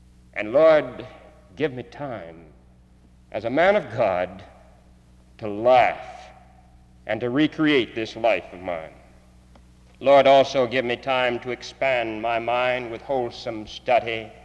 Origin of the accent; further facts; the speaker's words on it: Orlando, Florida, United States; I never will forget when I got to Mars Hill College, coming from Orlando, Florida, my hometown, 600 miles, first time away from home for any length of time